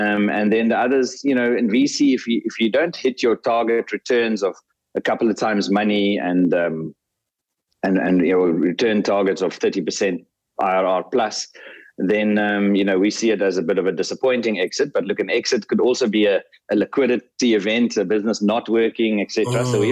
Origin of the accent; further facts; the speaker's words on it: South Africa; I think that as a South African that really wanted to stay in the country and make a difference